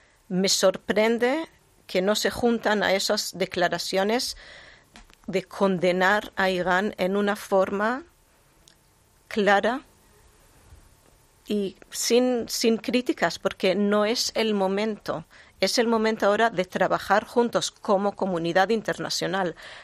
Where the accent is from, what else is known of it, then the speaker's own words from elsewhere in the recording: Jerusalem, Jerusalem District, Israel; born there; Spanish is a second language; Y mis padres se mudaron a Israel y yo nací en Jerusalén.